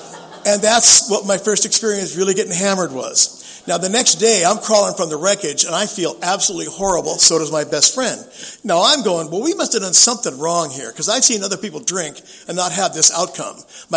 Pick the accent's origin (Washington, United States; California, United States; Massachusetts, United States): California, United States; San Diego; also born or lived in San Francisco; I figured the problem was because I'm a musician, I'm growing up in San Diego, I need to get out of here. I need to do a geographic. So I moved up to San Francisco, into the Bay Area.